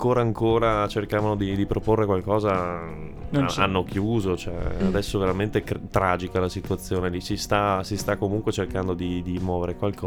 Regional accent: Belluno, Veneto, Italy; perché io sono di Belluno, sono veneto

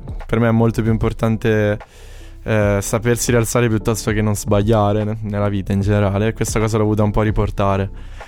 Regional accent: Civitanova Marche, Marche, Italy; io vengo da Civitanova Marche, non vengo da Milano, da Torino, cioè un paesino

